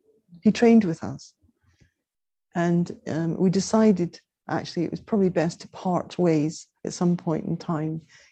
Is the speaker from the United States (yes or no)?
no; Scotland, United Kingdom; I'm from Scotland